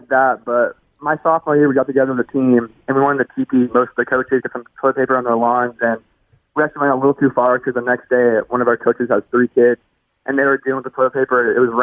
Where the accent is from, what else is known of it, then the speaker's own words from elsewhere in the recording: Long Beach, California, United States; We're both from Long Beach, and he even played in my Long Beach Little League.